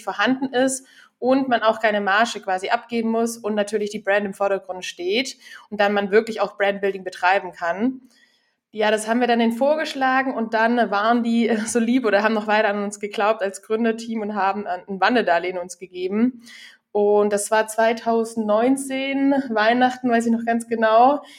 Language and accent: German; Baden-Württemberg, Germany; Wir kommen aus dem Schwabenland.